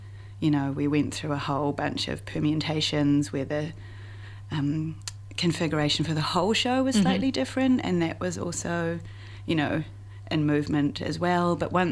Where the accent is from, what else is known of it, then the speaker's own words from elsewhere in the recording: Wellington, New Zealand; I'm from Wellington, and Auckland Adam Art Gallery is right above my childhood home.